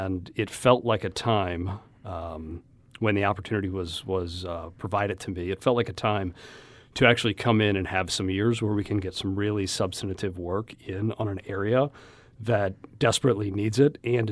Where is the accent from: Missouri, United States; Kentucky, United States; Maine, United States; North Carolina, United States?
Missouri, United States; St. Louis; as soon as I had the opportunity to come back to St. Louis and work for my hometown fire department, I jumped on the chance